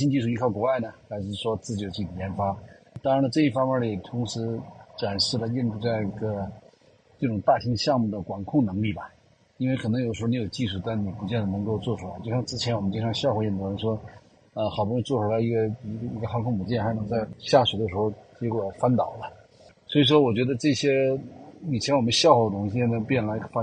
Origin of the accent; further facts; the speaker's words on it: China; 作为我们中国人可能对这个宇宙飞船降落这件事情并不陌生了